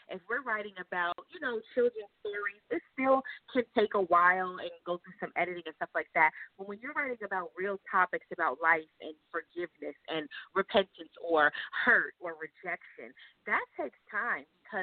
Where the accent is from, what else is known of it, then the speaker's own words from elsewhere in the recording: New York, United States; So I go to schools a lot because I'm from New York. I started with New York, going back to my old elementary school